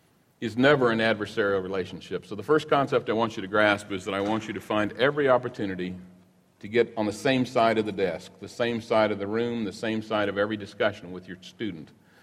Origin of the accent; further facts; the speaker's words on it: Kansas City, Missouri, United States; So we went to the University of Missouri. We're from Kansas City.